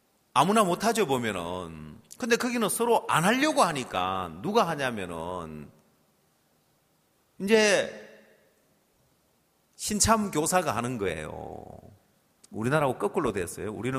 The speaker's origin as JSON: {"language": "Korean", "region": "Incheon", "country": "South Korea", "said": "제가 인천에서 왔다고 하니까"}